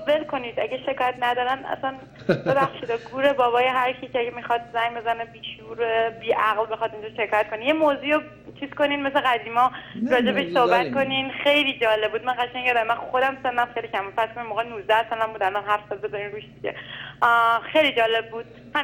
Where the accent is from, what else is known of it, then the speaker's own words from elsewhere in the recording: Iran; moved away; من از ایران اومدم